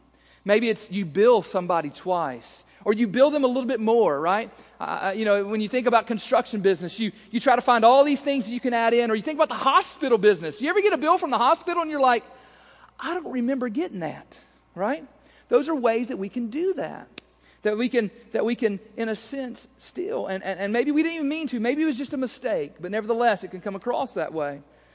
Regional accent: Richardsville, Kentucky, United States; I grew up out in Richardsville, out in Anna, and at the corner of 185 and Anna Sand Hill Road, there used to be a store called Pruitt's Grocery.

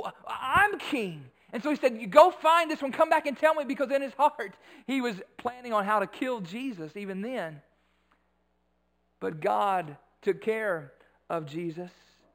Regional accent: Bowling Green, Kentucky, United States; born there; I mean, I was born in Bowling Green, Kentucky. Hospital Hill.

